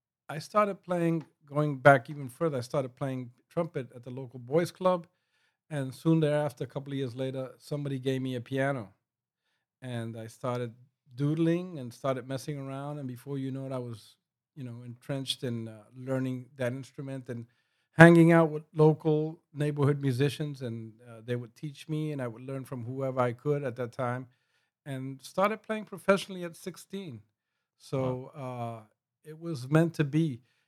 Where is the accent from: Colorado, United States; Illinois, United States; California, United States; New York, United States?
New York, United States; New York City; I'm from New York City, born and raised. Mm-hmm. From the Bronx, South Bronx, I'm proud to say.